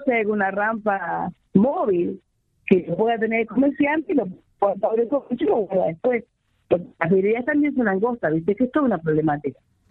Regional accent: Cerro Largo, Uruguay; yo en realidad soy garachana, soy de Mero Cerro Largo.

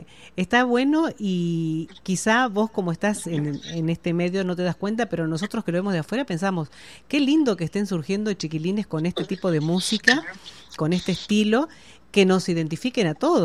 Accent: Uruguay; para identificarnos como uruguayos, como tradición

